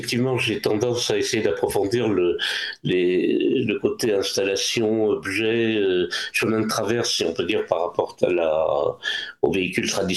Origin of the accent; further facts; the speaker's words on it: France; Je suis français, de culture française, très attaché à cette culture, et juif, et de culture juive aussi, et très attaché aussi à cette culture.